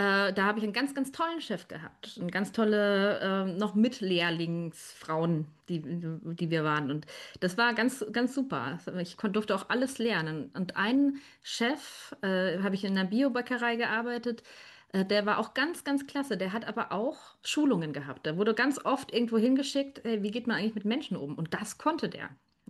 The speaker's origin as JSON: {"language": "German", "town": "Munich", "region": "Bavaria", "country": "Germany", "moved": "yes", "lives_now": "Braunschweig, Germany", "said": "Ich bin ja eigentlich ursprünglich aus München und ich bin nach Braunschweig gezogen zu meinem Freund"}